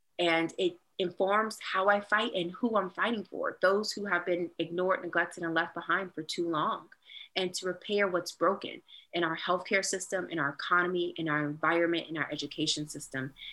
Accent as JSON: {"language": "English", "town": "Petersburg", "region": "Virginia", "country": "United States", "tie": "born or raised there", "said": "Growing up in Petersburg, Virginia, you know, in one of the poorest communities in all of the Commonwealth"}